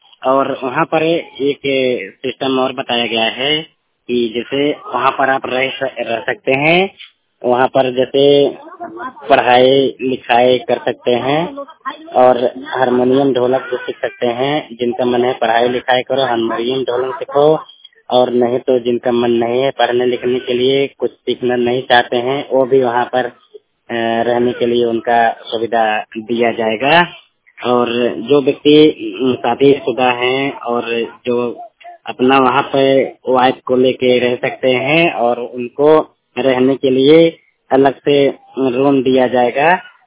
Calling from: Malikpur, Uttar Pradesh, India; वहाँ हमारे जिला जौनपुर में मलिकपुर गांव में

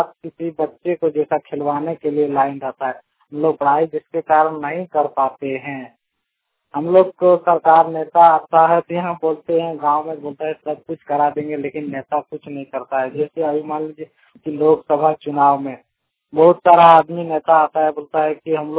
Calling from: Narayanpur, Jharkhand, India; जिला जामताड़ा प्रखंड नारायणपुर से बोल रहा हूँ। मेरे गांव में लाइन का बहुत प्रॉब्लम रहता है

